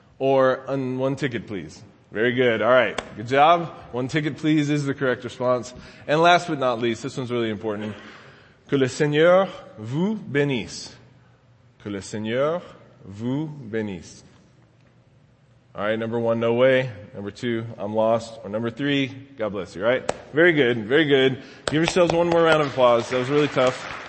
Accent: Dallas, Texas, United States; The next thing that we've learned is we're from Dallas, right?

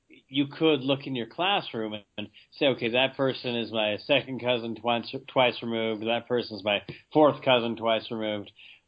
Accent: Wyoming, United States; So I was born and raised in a western Wyoming in a little rural community, only about 2,000 people in my hometown, not even a stoplight to speak of.

